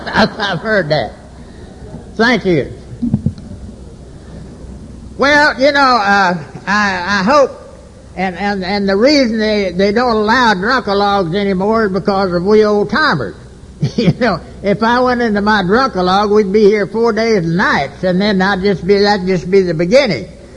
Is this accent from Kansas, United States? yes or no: no; Dallas, Texas, United States; He's going to get in trouble with Fort Worth because I'm from Dallas.